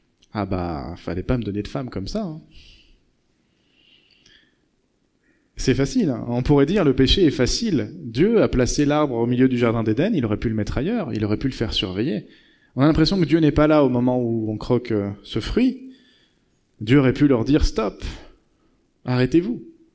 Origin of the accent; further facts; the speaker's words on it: France; Et c'est pas parce qu'on est français qu'on est râleur